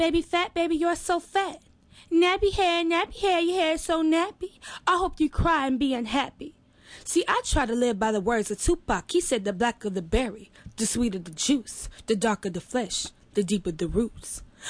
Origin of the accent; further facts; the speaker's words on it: Dayton, Ohio, United States; I'm from Dayton, Ohio, so we had a lot of speech contests back there.